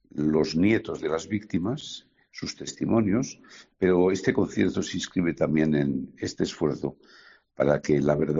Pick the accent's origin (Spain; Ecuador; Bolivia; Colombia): Spain; Basque Country; sabemos que la verdad está desaparecida en buena medida en mi tierra del País Vasco